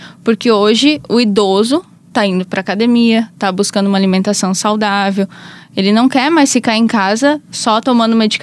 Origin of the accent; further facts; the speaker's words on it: Taquari, Rio Grande do Sul, Brazil; Não, sou natural de Itaquari.